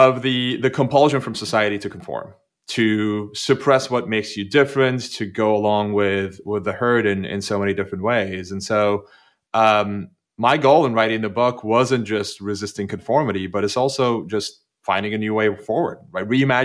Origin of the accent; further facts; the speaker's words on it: Turkey; I grew up in Turkey, which was a very, very conformist society.